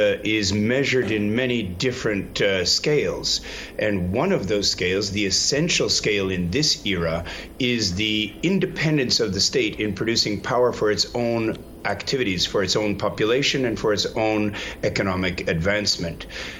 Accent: Canada; also born or lived in Japan; I grew up in Canada, which developed the CANDU nuclear reactors.

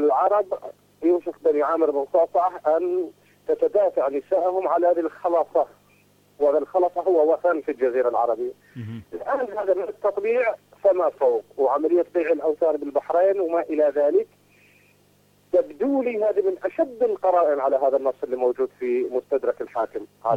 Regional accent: Iraq; الديون الأمريكان عندنا في العراق

